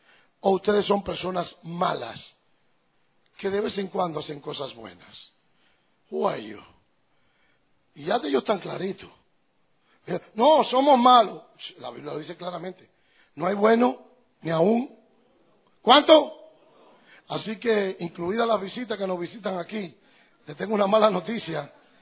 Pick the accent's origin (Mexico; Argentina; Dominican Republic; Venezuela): Dominican Republic; now in United States; yo no vivo en Canadá, yo vivo en Florida, en Estados Unidos, soy dominicano